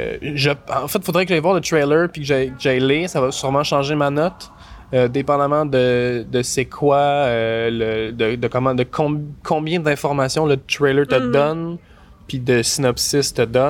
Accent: Canada; On est canadien, fuck it. On fait un film canadien

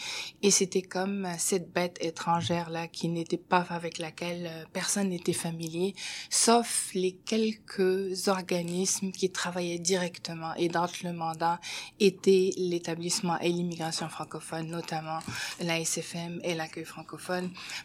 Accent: Morocco; Je suis originaire du Maroc, ce qui fait que c'est un pays qui est arabophone, mais bilingue, français-anglais. Mon éducation, je l'ai faite dans les deux langues, c'est-à-dire en arabe et en français.

